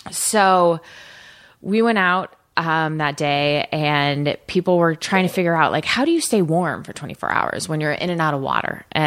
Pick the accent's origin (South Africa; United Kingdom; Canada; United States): United States; Portland, Oregon; I grew up in Portland, Oregon.